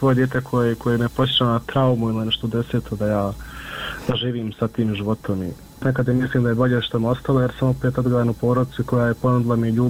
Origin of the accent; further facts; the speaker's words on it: Miljevina, Republika Srpska, Bosnia & Herzegovina; mi smo svi gore iz Miljevine.